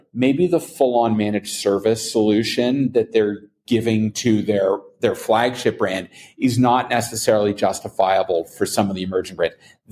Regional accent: Canada; moved away; I'm a Canadian expat.

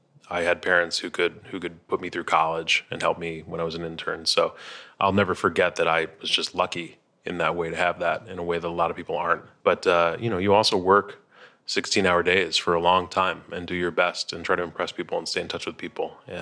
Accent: Chicago, Illinois, United States; we're both from Chicago and, you know, I'm a Cubs fan.

